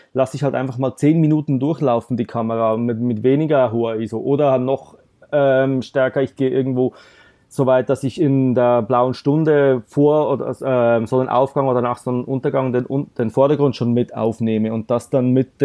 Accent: Switzerland; bin aus der Schweiz

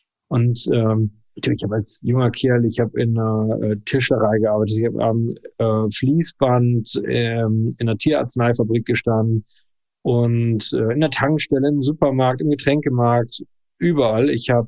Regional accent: Rosendahl-Holtwick, North Rhine-Westphalia, Germany; der Ort heißt Rosendahl-Holtwig. Das ist ein 3500-Seelen-Ort mit tollen Menschen und dort bin ich als glückliches Kind auf dem Spielplatz, in dem Garten und auf dem Fußballplatz groß geworden.

